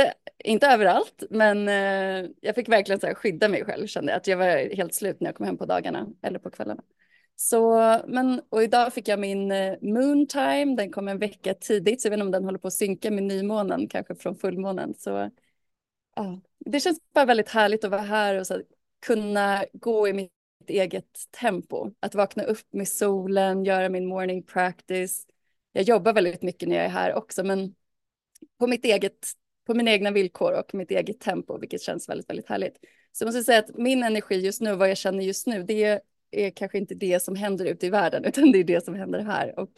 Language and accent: Swedish; Stockholm, Stockholm County, Sweden; moved away; Jag var ju hemma i Stockholm, det är inte mitt hem längre, men jag var där, det är där jag kommer ifrån.